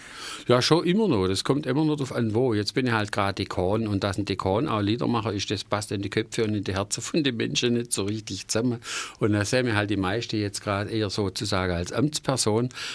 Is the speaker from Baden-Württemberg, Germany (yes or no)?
yes; Stuttgart, Baden-Württemberg, Germany; accent: Swabian; Also ich bin geborener Stuttgarter, aber bin dann so ähnlich wie eine Schneckennudel um Stuttgart immer wieder gekreist.